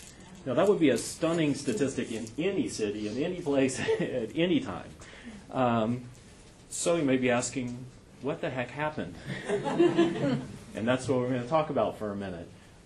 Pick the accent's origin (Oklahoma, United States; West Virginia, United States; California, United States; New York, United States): New York, United States; New York City; Often when I tell people from that I'm from New York